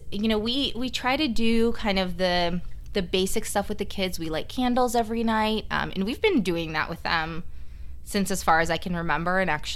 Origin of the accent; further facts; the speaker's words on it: Russia; from a Jewish family. And we want to give our kids a little bit of everything. And then on top of it, I am from Russia, and so there's the holiday traditions that I grew up with being from there.